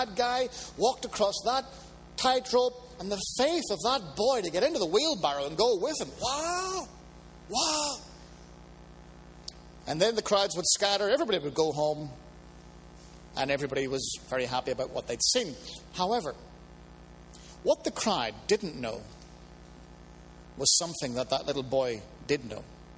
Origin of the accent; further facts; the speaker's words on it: Ireland; When I was a kid growing up in Ireland